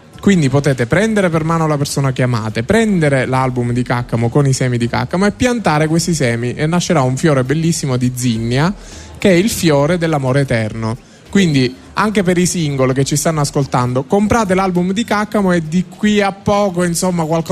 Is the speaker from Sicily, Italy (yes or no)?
yes; Sicily, Italy; Io sono profondamente siciliano, amo la mia terra